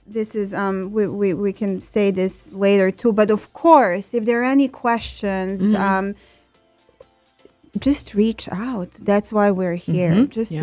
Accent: Serbia; English is a second language; I grew up in Serbia. I don't know if you can say by my accent a little bit.

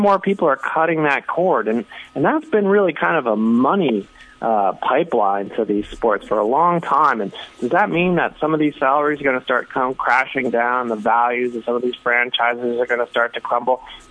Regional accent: New England, United States; You know, I grew up in New England as a Red Sox fan.

